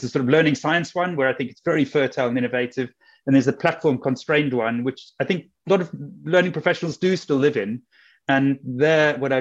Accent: South Africa; I'm from South Africa. It's where I grew up.

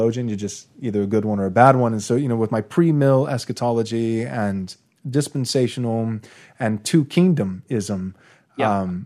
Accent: United States; born there; I was born in America in 1986. So along with anybody else raised in a typical American church, I was pre-mill

